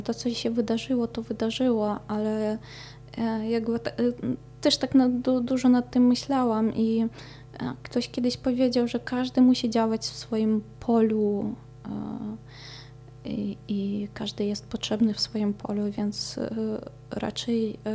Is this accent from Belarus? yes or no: yes; Belarus; że jestem Białorusinką i mi trzeba pomóc